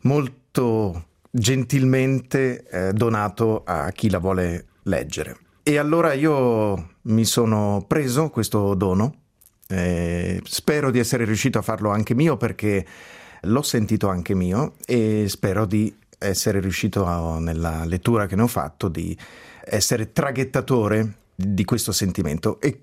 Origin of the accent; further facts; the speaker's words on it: Ticino, Switzerland; born there; anch'io sono figlio di una migrazione. Sono nato in Ticino, in Svizzera, da una famiglia che vi era emigrata 2 anni prima che io nascessi.